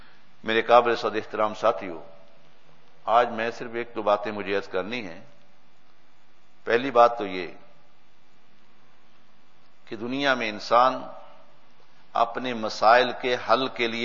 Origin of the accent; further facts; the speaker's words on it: Pakistan; میں چونکہ پاکستان سے تعلق رکھتا ہوں وہاں کی بات جانتا ہوں